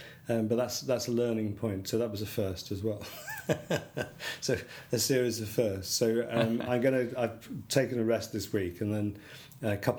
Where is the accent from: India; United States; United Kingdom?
United Kingdom; We're British. We'd still do fireworks in the rain.